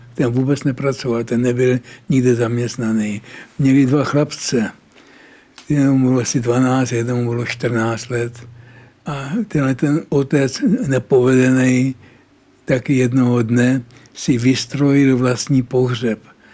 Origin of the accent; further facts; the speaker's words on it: Prague, Czechia; born there; Já jsem se narodil v Benátské ulici, to je v Podskalí, a tam jsme bydleli asi 4 roky v takovém pochmurném domě.